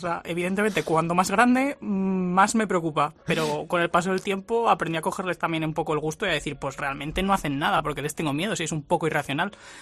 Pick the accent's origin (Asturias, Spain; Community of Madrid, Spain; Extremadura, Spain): Asturias, Spain; yo me he criado en el campo, yo soy de Asturias y a fin de cuentas pues me he criado en un pueblo en el que a fin de cuentas son 9 habitantes, como quien dice, en medio del monte, no hay prácticamente nada.